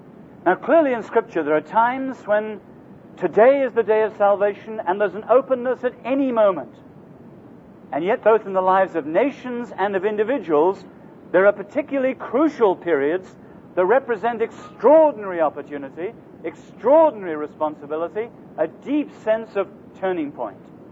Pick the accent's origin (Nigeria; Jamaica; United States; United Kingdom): United Kingdom; England; It's a real delight to be here, both as an Englishman among Americans and also as a layman among so many pastors.